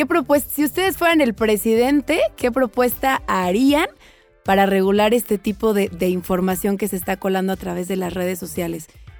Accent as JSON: {"language": "Spanish", "country": "Mexico", "said": "Y también como negocio, como empresario mexicano, empezar a buscar otro método"}